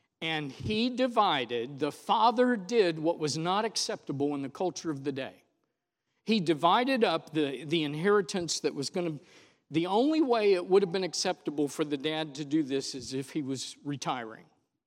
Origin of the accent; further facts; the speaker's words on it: Daytona Beach, Florida, United States; this city slicker, this beach bum, because I grew up in Daytona Beach